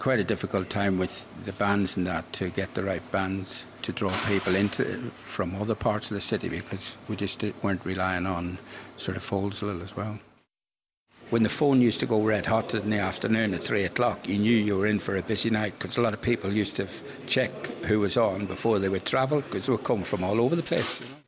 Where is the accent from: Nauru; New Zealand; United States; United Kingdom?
United Kingdom; Northern Ireland; born there; now in Coventry, United Kingdom; I was born in Northern Ireland, obviously, with this accent. Come to Coventry in 66 and haven't left since.